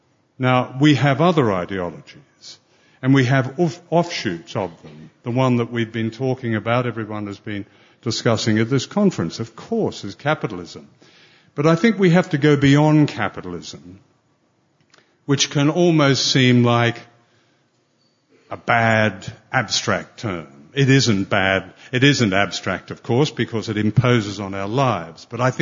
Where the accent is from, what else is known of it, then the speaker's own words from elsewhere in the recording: Australia; I grew up in Australia